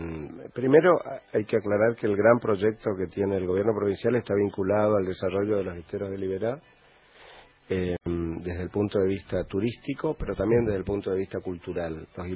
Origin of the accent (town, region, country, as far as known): Argentina